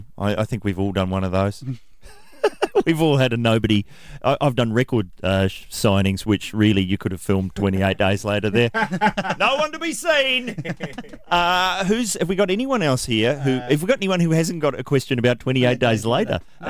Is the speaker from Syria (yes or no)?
no; New Zealand; You know, that's funny because I'm from New Zealand